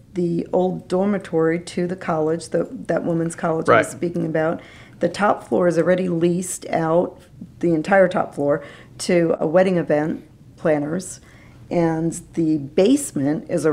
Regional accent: Rocky Point, New York, United States; where I grew up in Rocky Point, it was mainly Italian.

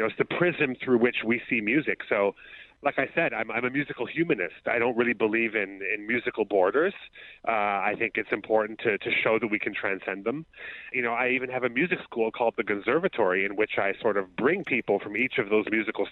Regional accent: Canada; So I think just being Canadian, having that sort of detachment and that sense of humor that we're known for

